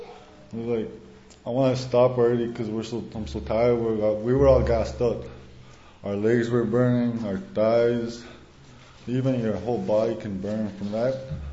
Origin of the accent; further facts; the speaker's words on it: Big Trout Lake, Ontario, Canada; I'm from Big Trout Lake, Northern Ontario.